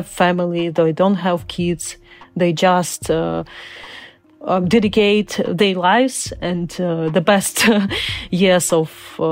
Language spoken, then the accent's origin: English; Uzbekistan; born there; English is a second language; also born or lived in Crimea, Ukraine; I was born in Soviet Union. I was born in Uzbekistan, and because people of my nation were terribly deported by Stalin, in order of Stalin, mm-hmm. and then we came back to Crimea.